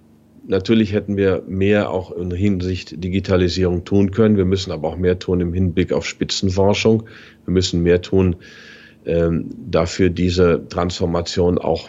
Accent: Germany; Und das sind wir nun mal als Deutsche.

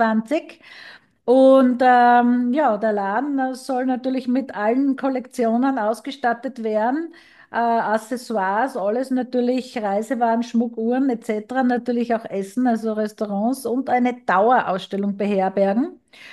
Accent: Graz, Styria, Austria; von Graz, von meiner Heimatstadt

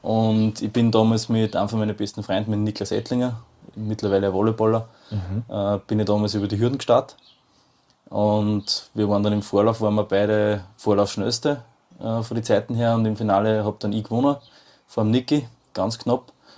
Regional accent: Amstetten, Lower Austria, Austria; Genau, wo ich aufgewachsen bin und wir haben eigentlich hauptsächlich in Amstetten trainiert

